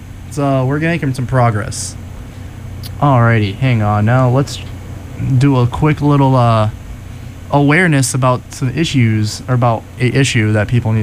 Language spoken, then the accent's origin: English; Boston, Massachusetts, United States; Boston, proper. I'm from Dorchester.